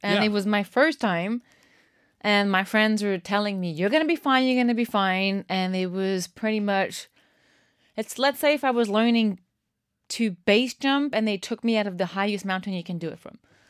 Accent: Montreal, Quebec, Canada; So I grew up in Montreal and I spent my summers with my grandmother and a set of friends.

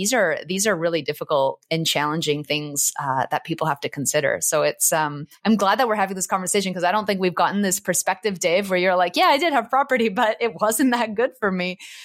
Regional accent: Vancouver, British Columbia, Canada; I come from Vancouver, where property prices just went up and up and up and up.

